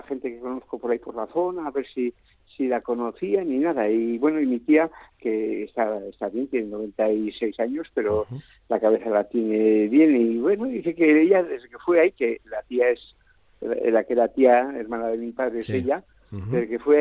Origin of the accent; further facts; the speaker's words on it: Ormijana, Basque Country, Spain; Egunon, bueno, pero soy de Ormijana